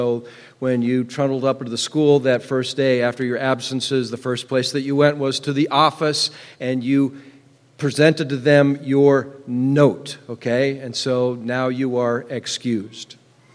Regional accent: Seattle, Washington, United States; I grew up over in Seattle, spent 13 years in the government schools over there

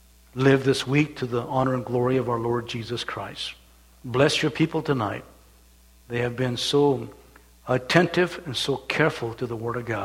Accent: Calexico, California, United States; I was raised in Calexico, California side, and then across the line, that was way before terrorists and all the scrutiny that goes on.

